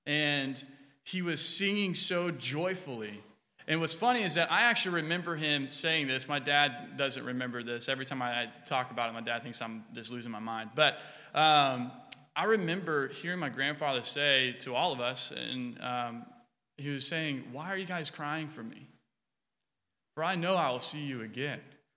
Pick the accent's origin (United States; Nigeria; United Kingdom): United States; Georgia; also born or lived in Florida; now in Texas, United States; I'm actually from Georgia. I was born in Florida, was raised in Georgia, and somehow turned out to be a Tennessee fan.